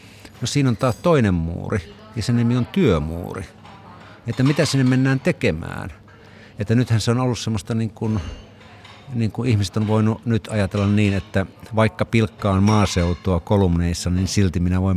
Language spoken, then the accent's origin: Finnish; Kainuu, Finland; että olen sieltä kotoisin